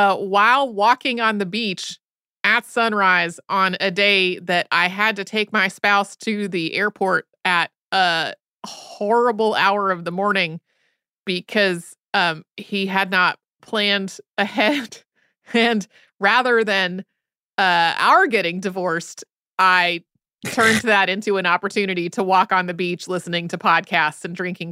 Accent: North Carolina, United States; But as I remember it, growing up in North Carolina, I remember hearing about people having to have like a 1-year trial separation before their divorce could be finalized

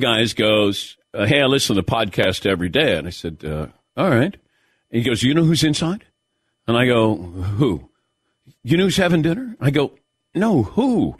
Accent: Ohio, United States; I'm from Southern Ohio.

